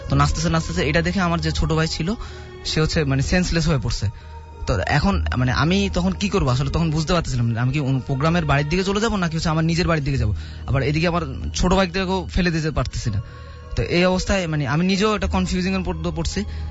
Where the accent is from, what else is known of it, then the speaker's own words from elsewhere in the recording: Dhaka, Dhaka Division, Bangladesh; জুরাইন থেকে আসছি